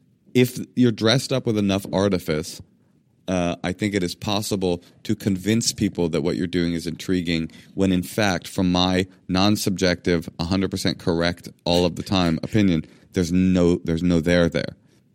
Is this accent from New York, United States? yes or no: no; Oakland, California, United States; In the beginning, I grew up in Oakland in black public schools, and I was like a wannabe kid